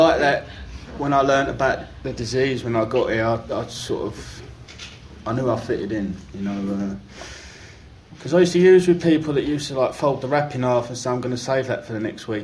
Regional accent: East of England, United Kingdom; I come from Essex, you know, the land of orange people. and we talk funny and, I don't know, it's a weird place

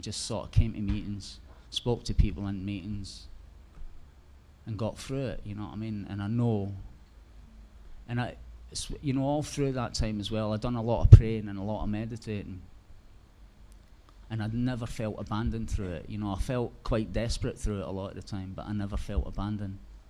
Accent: Scotland, United Kingdom; I'm Scottish, I ain't paying anybody any money, do you know what I mean?

